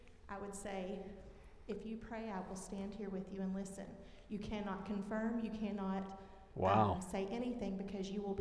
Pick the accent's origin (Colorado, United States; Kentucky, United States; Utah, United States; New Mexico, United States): Kentucky, United States; And coming from, I'm from Kentucky, but the same sort of thing.